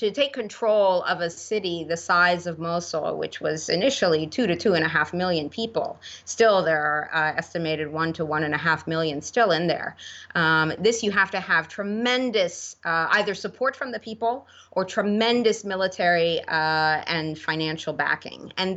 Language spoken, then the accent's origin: English; United States; Now, I focus on the United States because I'm an American